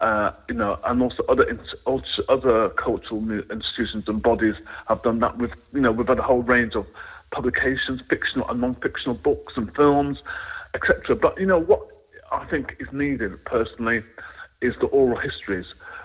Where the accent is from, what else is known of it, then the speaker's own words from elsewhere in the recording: Wolverhampton, West Midlands, United Kingdom; Ironically, we're both from Wolverhampton. I didn't know her at the time when I was growing up in Wolverhampton.